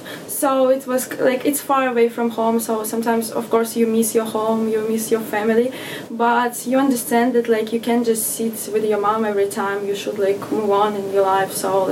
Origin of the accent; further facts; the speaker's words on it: Russia; moved away as an adult; now in United States; since I'm from Russia, it was very cold there.